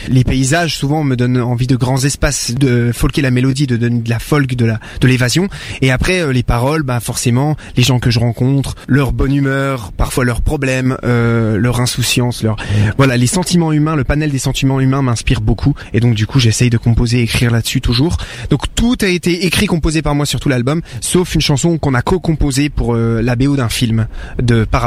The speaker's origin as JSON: {"language": "French", "region": "Grand Est", "country": "France", "said": "Je viens des Vosges. À la base."}